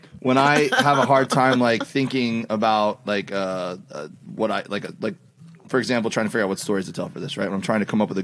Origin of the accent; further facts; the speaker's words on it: Miami, Florida, United States; And my parents were very big boaters. I grew up in Miami.